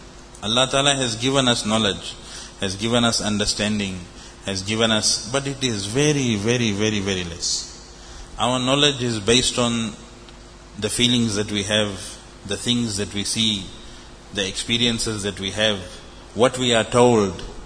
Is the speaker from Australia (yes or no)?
yes; Australia; Because I am from Australia.